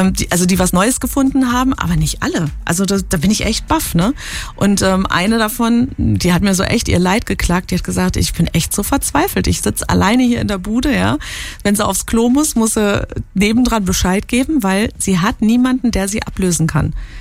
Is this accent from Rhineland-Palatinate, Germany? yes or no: yes; Speyer, Rhineland-Palatinate, Germany; Ich komme ja aus Speyer.